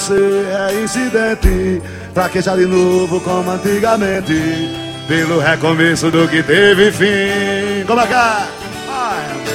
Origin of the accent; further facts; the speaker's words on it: São Rafael, Rio Grande do Norte, Brazil; São Rafael, minha terra. Açu, Rio Grande do Norte.